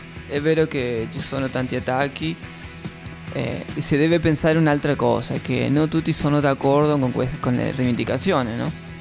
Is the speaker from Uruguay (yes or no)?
yes; Uruguay; Italian is a second language; nel nostro paese, nel mio paese, in Uruguay